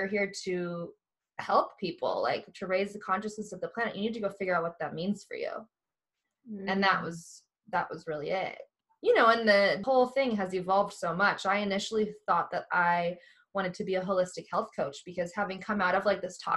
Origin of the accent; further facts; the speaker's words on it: Midwest, United States; the programming that I had from growing up in the Midwest.